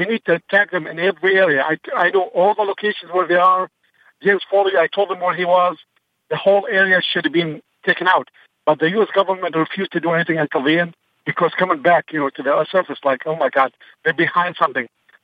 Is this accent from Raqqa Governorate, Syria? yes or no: yes; Raqqa, Raqqa Governorate, Syria; I'm a human rights activist. I'm from Raqqa, where ISIS headquarters right there, 3 blocks from my house.